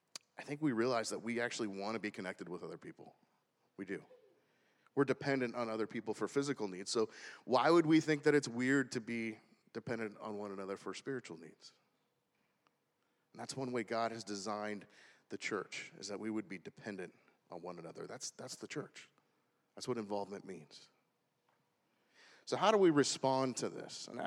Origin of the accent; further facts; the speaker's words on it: California, United States; I grew up in Southern California, so she used to take me to the store called House of Fabrics.